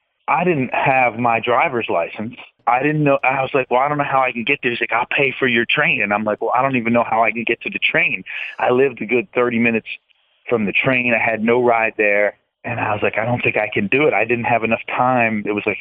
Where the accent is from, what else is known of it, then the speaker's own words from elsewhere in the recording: West Orange, New Jersey, United States; I grew up in West Orange, New Jersey.